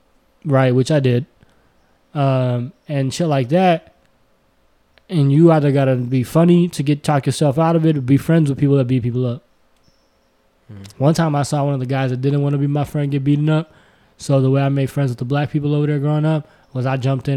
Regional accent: United States; also born or lived in Pakistan; Nah, so I was born in America.

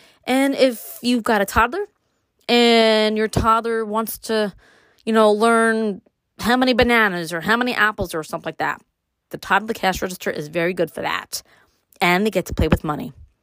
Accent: Brooklyn, New York, United States; You can find out what it was like for me growing up in Brooklyn and all that.

